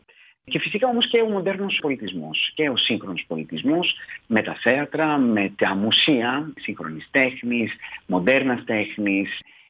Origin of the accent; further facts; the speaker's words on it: Greece; moved away as an adult; also born or lived in Germany / London, United Kingdom / Poznań, Poland; now in Rome, Italy; Ναι, έχω γεννηθεί στη Γερμανία. Όπως σας είπα, μεγάλωσα στην Ελλάδα.